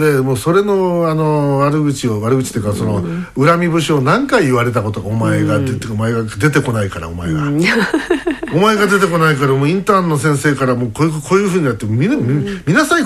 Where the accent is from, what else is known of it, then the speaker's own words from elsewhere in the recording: Uenohara, Yamanashi, Japan; born there; その間に私山梨で生を受けたわけです、